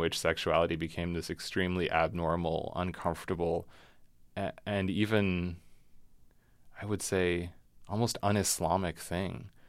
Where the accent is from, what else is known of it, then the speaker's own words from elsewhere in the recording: New England, United States; I was the only brown kid in my school. I grew up in New England, so I'm not trying to say I don't want people to misunderstand me. I grew up in a pretty open-minded, very welcoming place.